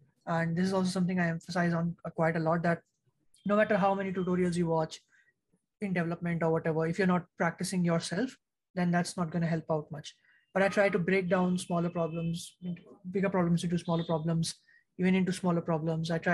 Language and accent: English; India; I'm a student from India.